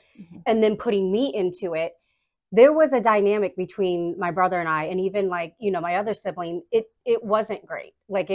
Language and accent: English; Mumbai, Maharashtra, India; where are you from? Tell them where you're from. And I'd be like, Bombay, India.